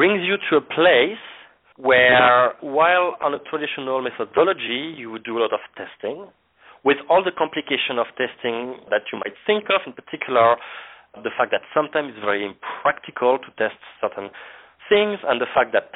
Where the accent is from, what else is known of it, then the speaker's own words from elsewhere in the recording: France; English is a second language; as my accent may have told already, I'm coming from France